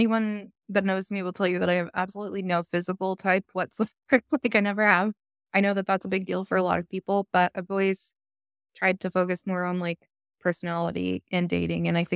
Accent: New Jersey, United States; He grew up on Staten Island. I'm from New Jersey. We're both Italian.

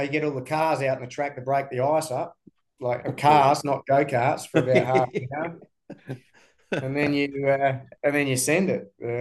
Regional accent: Australia; from Australia. I've been racing your carts, you know, in Australia and Philippines

